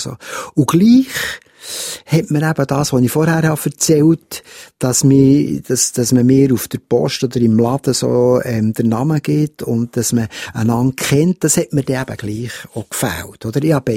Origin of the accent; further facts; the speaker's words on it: Schöftland, Aargau, Switzerland; Ich bin dort in Schöftland beispielsweise, bin ich, das heisst, es ist nicht der richtige Berg